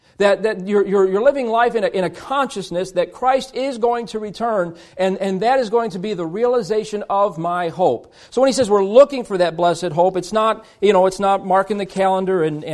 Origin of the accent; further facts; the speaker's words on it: Illinois, United States; I'm originally from Chicagoland and I'm a Bears fan